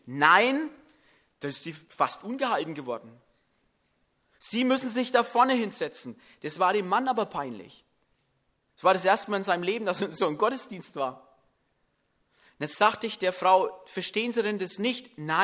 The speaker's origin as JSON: {"language": "German", "region": "Bavaria", "country": "Germany", "said": "Man merkt auch, man muss als Franke erstmal gern Klöße, ne?"}